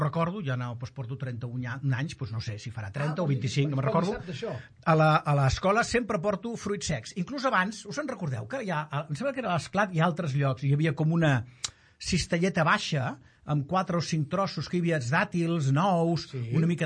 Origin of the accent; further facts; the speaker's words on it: Catalonia, Spain; Som els catalans els que som tontos del bote, per entendre'ns.